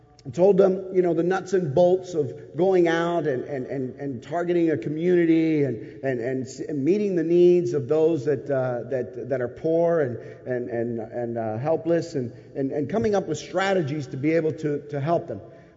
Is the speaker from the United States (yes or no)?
yes; Philadelphia, Pennsylvania, United States; And I, you know, I'm from Philadelphia, and I'm not the smartest kid on the block, okay?